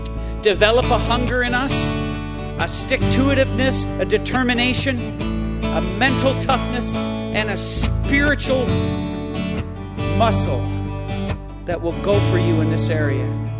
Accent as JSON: {"language": "English", "country": "United Kingdom", "said": "I'm British Methodist."}